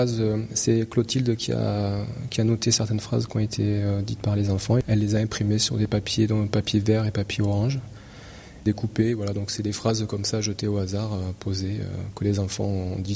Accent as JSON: {"language": "French", "town": "Marseille", "region": "Provence-Alpes-Côte d'Azur", "country": "France", "said": "je viens de Marseille"}